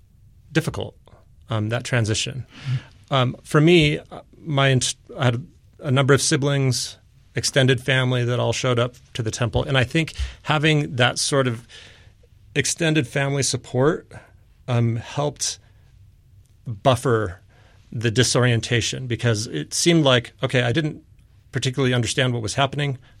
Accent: Seattle, Washington, United States; So my mom grew up in Ephraim, Utah. I grew up in Seattle.

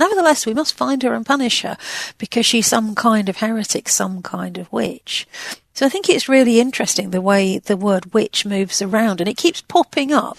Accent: United Kingdom; You know, as a British person, I didn't really come across this.

